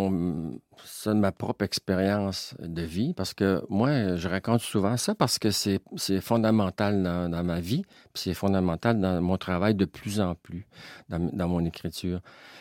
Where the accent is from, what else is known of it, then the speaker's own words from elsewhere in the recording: Quebec, Canada; je suis un Québécois.